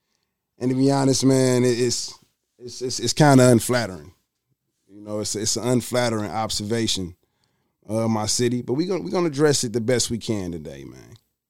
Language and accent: English; Detroit, Michigan, United States; You know, I'm from Detroit. I'm from the real Detroit. Like, I went to Detroit Public Schools. You know, I rode the D-Dot bus, A Coney Island.